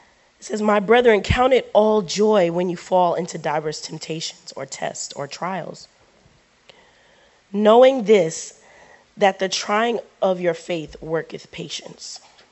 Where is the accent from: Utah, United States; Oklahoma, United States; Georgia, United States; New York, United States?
New York, United States; I grew up in New York